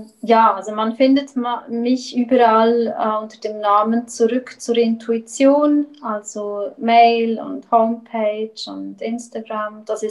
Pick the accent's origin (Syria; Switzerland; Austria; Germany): Switzerland